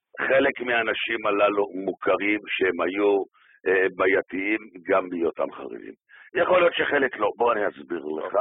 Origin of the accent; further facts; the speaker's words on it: Jerusalem, Jerusalem District, Israel; אני בן ירושלים כמה דורות טובות.